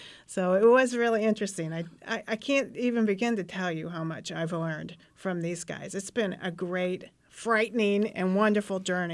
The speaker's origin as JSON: {"language": "English", "region": "Indiana", "country": "United States", "tie": "born or raised there", "said": "I grew up in Indiana, and the girls had to wear dresses to school."}